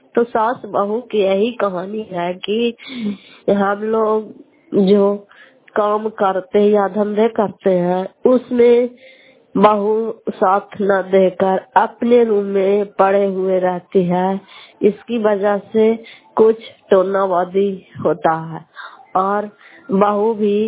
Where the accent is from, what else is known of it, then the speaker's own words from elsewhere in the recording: Fatehpur, Bihar, India; घर फतेहपुर, पंचायत मकरौता, जिला नालंदा, कराय पसुराय प्रखंड के निवासी हूँ।